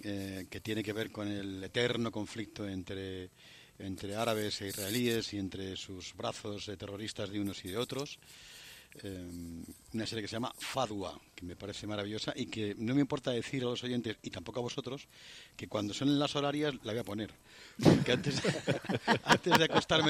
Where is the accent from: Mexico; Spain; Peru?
Spain; lo tocores que somos ingenuamente los españoles